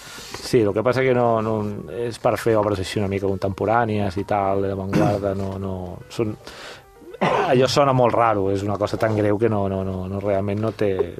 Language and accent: Catalan; Barcelona, Catalonia, Spain; Jo sóc del barri d'Hostafrancs, d'aquí.